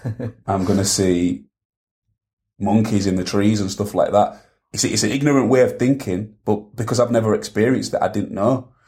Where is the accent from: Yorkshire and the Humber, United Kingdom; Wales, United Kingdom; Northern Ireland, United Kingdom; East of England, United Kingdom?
Yorkshire and the Humber, United Kingdom; Hull; I used to always say, oh, I'm from Hull, I'm from England. Even I am from there. I was born down Heddon Road, about 5 miles away from here, where a lot of kids from my generation was born. Lived on Norfolk Estate all my life.